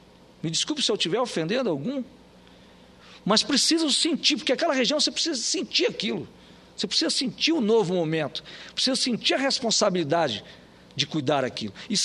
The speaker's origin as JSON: {"language": "Portuguese", "region": "Amazonas", "country": "Brazil", "said": "De quem está lá em Santa Catarina, de quem está lá no meu estado do Amazonas"}